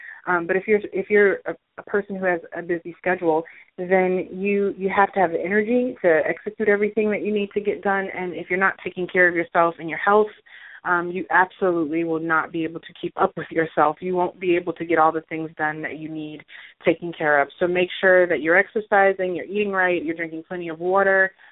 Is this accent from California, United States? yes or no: no; Detroit, Michigan, United States; because as you know, this is my hometown